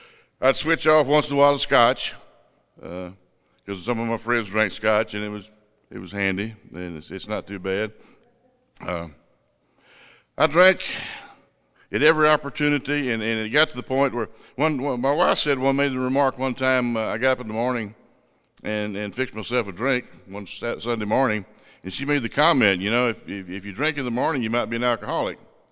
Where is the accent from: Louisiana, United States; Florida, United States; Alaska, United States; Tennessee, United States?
Louisiana, United States; also born or lived in Texas; I was born in Texas, moved to Louisiana as a young child, and raised in a Southern Baptist family, which is a breeding ground for a lot of us alcoholics.